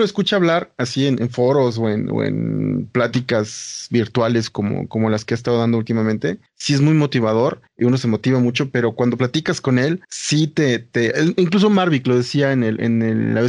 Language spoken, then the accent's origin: Spanish; Lebanon; Sí, comida libanesa, ya ven que yo soy libanés, entonces comida libanesa de la buena.